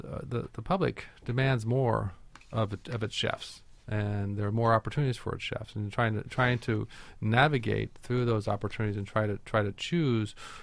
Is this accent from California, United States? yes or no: yes; California, United States; I come from Northern California.